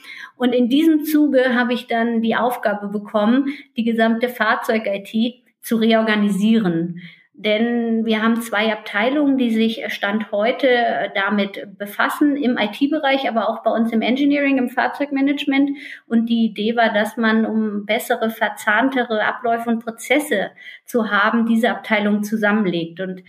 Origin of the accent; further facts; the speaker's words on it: Northern Germany, Germany; now in Frankfurt, Germany; in meine Heimat in Norddeutschland